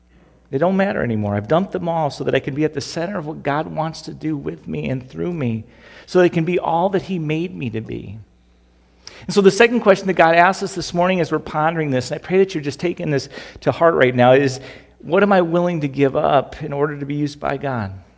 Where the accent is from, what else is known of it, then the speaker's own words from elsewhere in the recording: United States; I grew up in America just like most of you guys did.